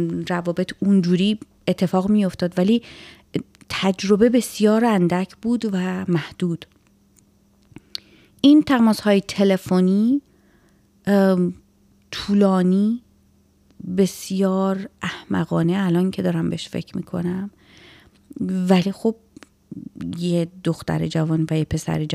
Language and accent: Persian; Iran; به عنوان یک ایرانی اصیل باید اصالتمون رو حفظ بکنیم